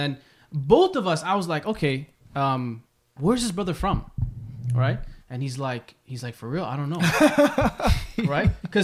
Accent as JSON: {"language": "English", "town": "Toronto", "region": "Ontario", "country": "Canada", "said": "in Toronto, I'm from St. Clair and Oakwood area."}